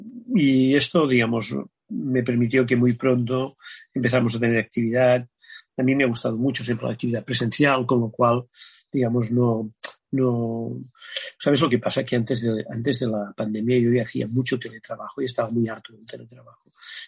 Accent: Terrassa, Catalonia, Spain; Pero no olvidéis que soy de Tarrasa.

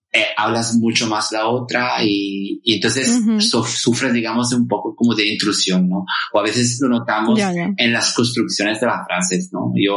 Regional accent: Italy; first language Italian; Spanish is a second language; aunque yo soy nativo de italiano

